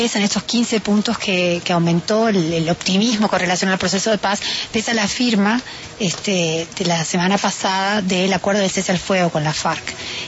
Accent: Montevideo, Uruguay; now in Bogotá, Colombia; Yo soy de Montevideo, Uruguay, y estoy aquí en Colombia desde hace 2 años

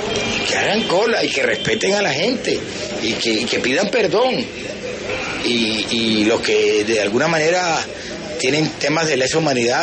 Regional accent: Puerto Asís, Putumayo, Colombia; Yo vengo de Puerto Asís y hablé con campesinos allá

